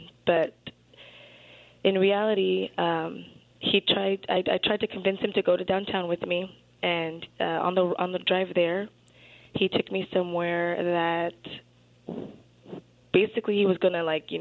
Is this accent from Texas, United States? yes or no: no; California, United States; I'm not from the area. I'm from Ventura County.